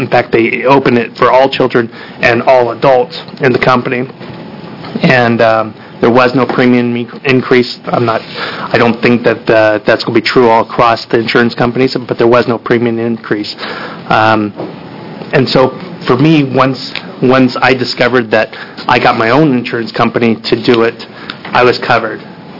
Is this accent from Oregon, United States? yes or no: yes; Grants Pass, Oregon, United States; Grew up here in Oregon. As in my wife. My wife graduated from Ashland High School, and I grew up in Grants Pass and graduated from Hidden Valley High School.